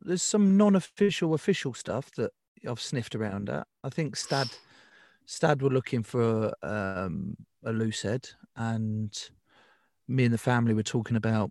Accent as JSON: {"language": "English", "region": "England", "country": "United Kingdom", "said": "as an Englishman against the French, there was always that knot in my stomach of fear"}